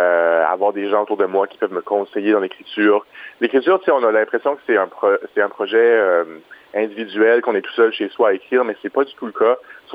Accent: Moncton, New Brunswick, Canada; on est originaire de Moncton tous les deux, donc de pouvoir revenir ici, de se rapprocher de la famille, c'est ce qui nous a incité d'abord et avant tout à revenir à Moncton.

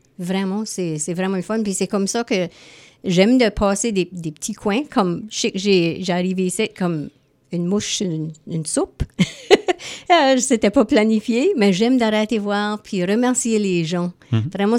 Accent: Baie-Sainte-Anne, New Brunswick, Canada; Je suis originaire de Baie-Saint-Anne, qui est un petit coin de pêche, comme ici. C'est la côte sud de la baie de Miramichi.

